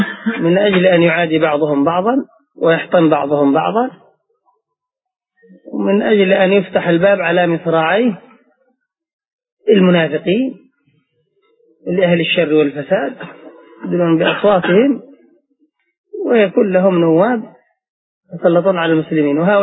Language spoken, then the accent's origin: Arabic; Yemen; يكون المصنع أو يلغى عندنا في اليمن